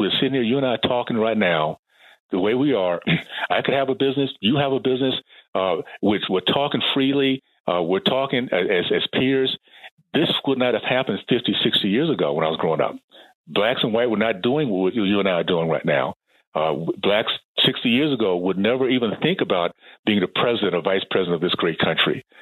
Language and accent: English; Tallahassee, Florida, United States; Well, I grew up in Tallahassee on the coast there, the Gulf Coast. We had a chance to, as a family, again, a black family, segregated community.